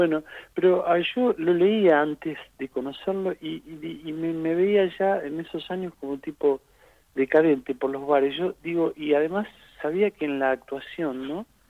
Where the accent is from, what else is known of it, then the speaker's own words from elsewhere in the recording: Argentina; moved away as an adult; now in Madrid, Spain; Como tantos argentinos, el gran éxodo.